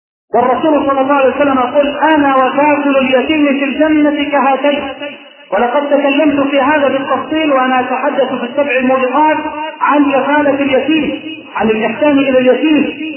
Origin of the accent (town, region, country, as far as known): Egypt